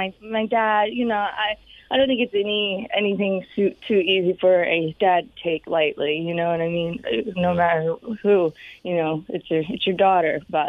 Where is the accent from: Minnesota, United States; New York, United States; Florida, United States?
Florida, United States; Winter Haven; born there; Winter Haven, Arbondale is where I was born, but I moved around a lot because my dad was a musician